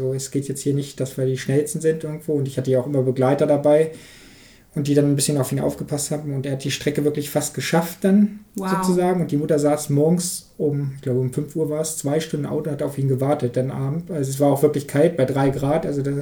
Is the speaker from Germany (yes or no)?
yes; Harz, Germany; born or raised there